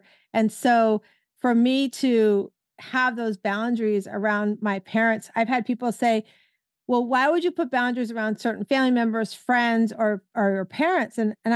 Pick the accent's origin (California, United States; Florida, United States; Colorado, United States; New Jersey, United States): Florida, United States; welcome you to my home state of Florida